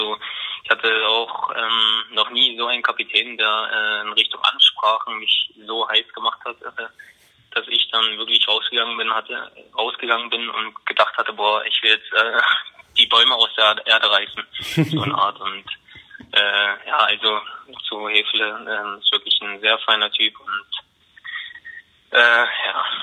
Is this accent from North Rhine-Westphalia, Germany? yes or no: no; Dresden, Saxony, Germany; deswegen bin ich ein Dresdner Junge und bin auch stolz darauf